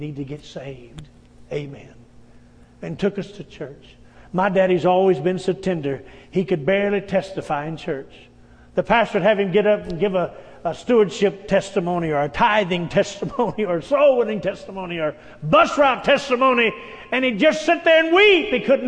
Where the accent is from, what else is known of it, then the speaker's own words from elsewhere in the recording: West Virginia, United States; also born or lived in Texas; I'm from West Virginia. I've been there longer than I've lived in Texas. All my family still live in Texas. I've lived longer in West Virginia. I'm a hillbilly